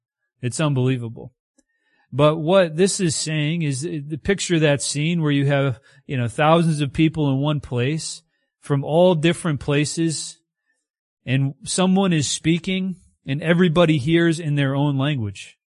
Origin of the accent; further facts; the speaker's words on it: United States; I'm American, so I have like everything, right?